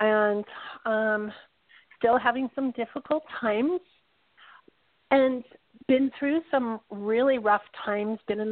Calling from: Pahrump, Nevada, United States; from Pahrump. How are you guys doing?

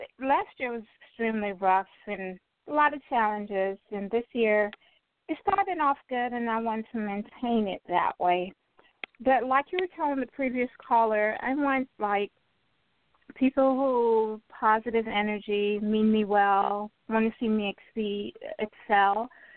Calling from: Florida, United States; calling from Florida.

